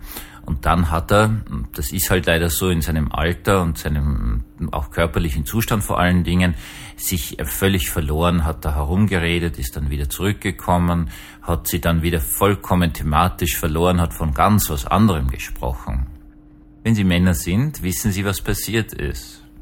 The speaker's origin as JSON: {"language": "German", "region": "Vienna", "country": "Austria", "tie": "born or raised there", "said": "Ich bin 45, bin in Wien aufgewachsen, gut, das ist immer ein bisschen konservativ."}